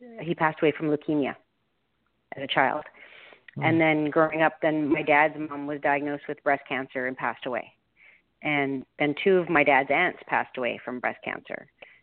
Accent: Canada; we grew up Roman Catholic in Canada, where my parents went to church on special occasions. That was my mom was from Italy.

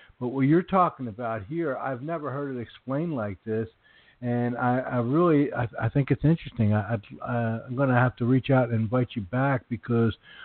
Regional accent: Philadelphia, Pennsylvania, United States; I'm from Philadelphia. I know you have an Italian last name, just like myself. Probably raised in the Catholic Church. I was.

